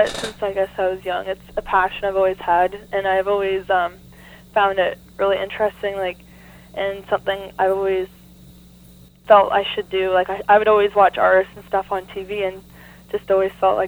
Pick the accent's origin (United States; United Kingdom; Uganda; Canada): Canada; Peterborough, Ontario; I'm a new artist, and I'm from Peterborough, Ontario.